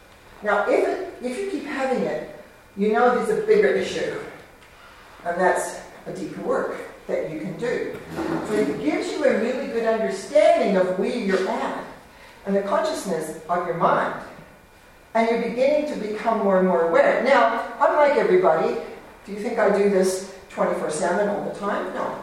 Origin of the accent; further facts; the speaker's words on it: New Zealand; Now, my parents, I'm from New Zealand, if you didn't know already, my parents did all their courting on horseback.